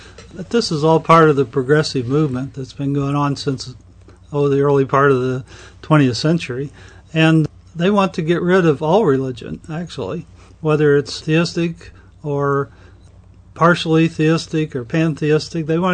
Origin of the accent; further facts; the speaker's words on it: Ohio, United States; We have two in Kansas, and I'm from Ohio.